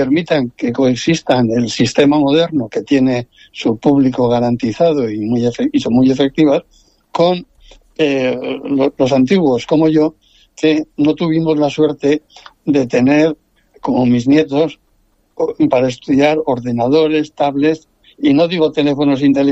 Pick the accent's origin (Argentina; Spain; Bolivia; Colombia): Spain; Benidorm, Valencian Community; felicitarnos a todos los que somos de Benidorm, porque es un premio merecido